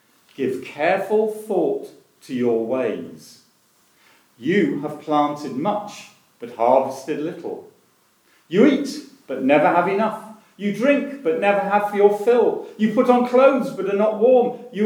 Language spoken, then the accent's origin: English; England, United Kingdom; accent: southern; moved away as an adult; now in Teesside, United Kingdom; 35 years I've lived on Teesside, not enough to be a local because of my accent. Soft southerner, soft posh southerner.